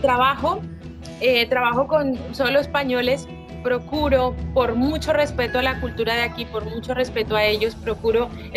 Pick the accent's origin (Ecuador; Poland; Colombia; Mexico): Colombia; accent: Colombian; moved away as an adult; now in Spain; pero no, mi acento sigue siendo colombiano, y mis palabras